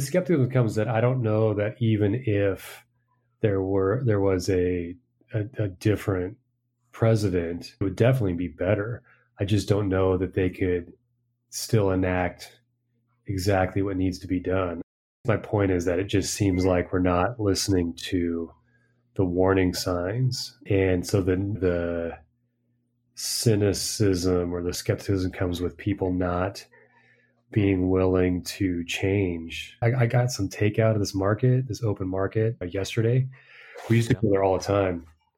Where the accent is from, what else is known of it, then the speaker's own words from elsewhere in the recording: United States; now in Peru; Living abroad and looking at, we're, of course, here in Peru, that's still looking pretty terrible. And as an American, does going back there make sense?